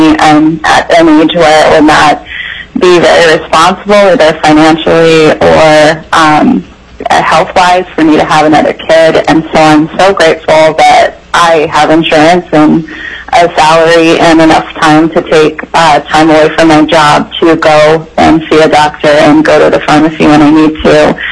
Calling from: Fairbanks, Alaska, United States; I'm calling from Fairbanks.

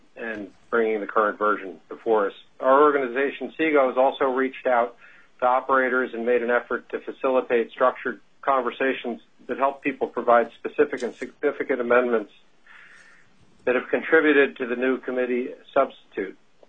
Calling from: Sitka, Alaska, United States; I'm speaking from Sitka.

